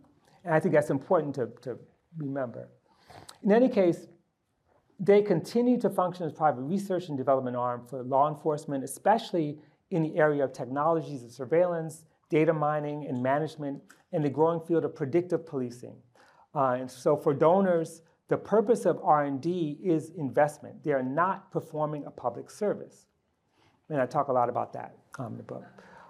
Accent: New York City, New York, United States; And I was actually growing up in Harlem.

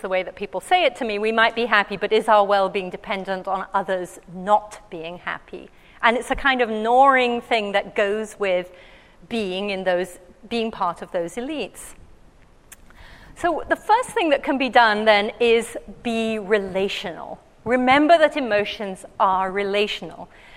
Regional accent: England, United Kingdom; I come from England. We love our road rage.

